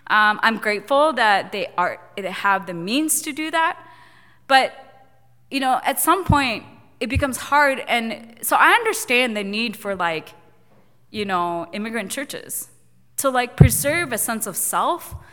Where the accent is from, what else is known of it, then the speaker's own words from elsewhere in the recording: Japan; English is a second language; I feel like very, very connected to who I am as being Japanese. I grew up in Japan, I went to school in Japan for a while.